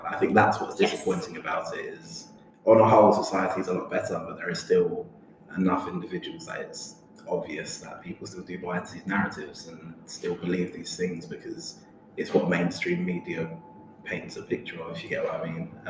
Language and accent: English; London, United Kingdom; growing up in London when I was a teenager, I used to get stopped and searched at least 2-3 times a week.